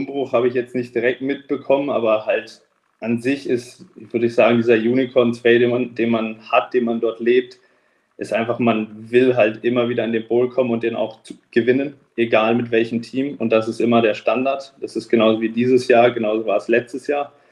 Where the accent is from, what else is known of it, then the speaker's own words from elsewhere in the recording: Lübeck, Schleswig-Holstein, Germany; also born or lived in Karlsruhe; Ich komme ja von meiner Geschichte gebürtig aus Lübeck